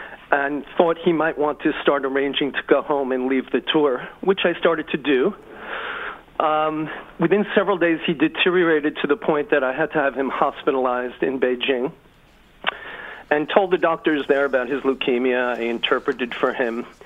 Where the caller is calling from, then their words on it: White Plains, New York, United States; Hi. I'm calling from White Plains, New York.